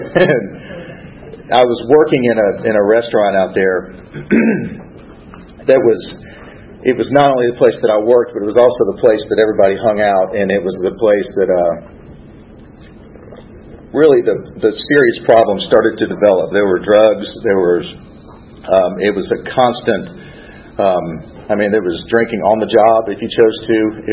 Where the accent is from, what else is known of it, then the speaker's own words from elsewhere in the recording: Atlanta, Georgia, United States; I was born and raised in Atlanta, right over by Chastain Park.